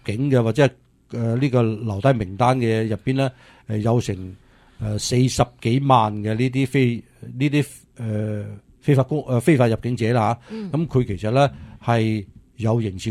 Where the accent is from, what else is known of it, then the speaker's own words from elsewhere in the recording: United States; 其实对于我哋美国人嚟讲嘅话呢